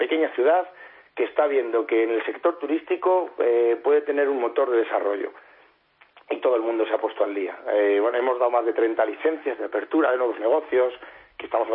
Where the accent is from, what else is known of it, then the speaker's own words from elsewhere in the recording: Toro, Castile and León, Spain; siempre dices, soy de Toro, automáticamente la cabeza del que te escucha es, donde el vino.